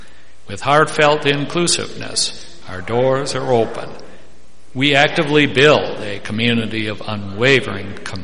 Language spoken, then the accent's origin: English; Wisconsin, United States; My mother said to me after one Easter sermon that my hometown Wisconsin church would have fired me that afternoon for the words I said.